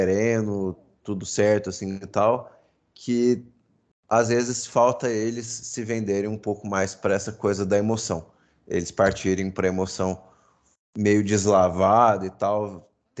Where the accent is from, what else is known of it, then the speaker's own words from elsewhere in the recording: Brazil; E nós aqui, enfim, nós três aqui da mesa, nascidos e crescidos no Brasil, né?